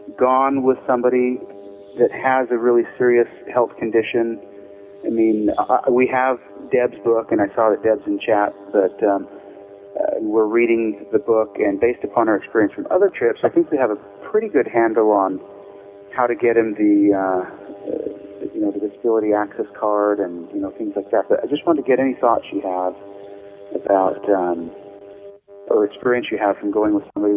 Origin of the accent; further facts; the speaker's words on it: the West, United States; I grew up going to Disneyland in California. I grew up in the West